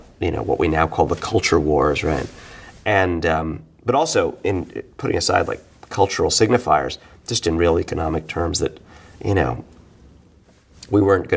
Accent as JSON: {"language": "English", "town": "New York City", "region": "New York", "country": "United States", "tie": "born or raised there"}